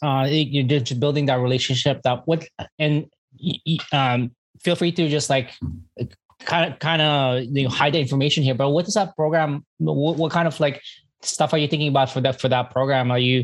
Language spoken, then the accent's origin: English; Canada; Cause that's a Canadian company. I'm Canadian.